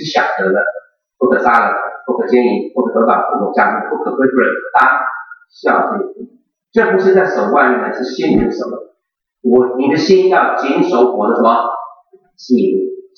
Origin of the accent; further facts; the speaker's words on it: China; now in United States; 你知道我们都是从国内来的，我们国内来的，来到美国的时候，你觉得你要遵守美国的律法，还是我们中国的律法？啊，我是中国人，我要守中国律法